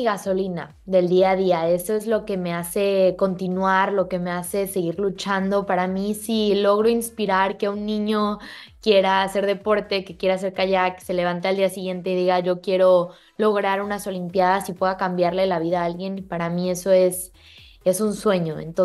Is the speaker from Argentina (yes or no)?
no; Mexico; hice historia en Tokio siendo la primer mexicana en representar a México en canotaje slalom